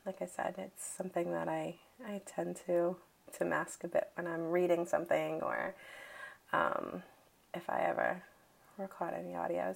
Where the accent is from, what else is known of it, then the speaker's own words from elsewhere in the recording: Massachusetts, United States; accent: Massachusetts; Actually, three things that come to my mind, especially when it comes to my accent. It's not things, but they're places. Cities in Massachusetts that, unless you're from Massachusetts, you're probably saying it a different way.